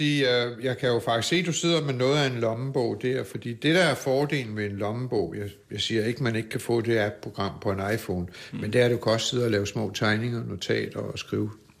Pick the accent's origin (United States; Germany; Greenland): United States; Arizona; now in Denmark; jeg er opvokset i Arizona med indianer og mexikaner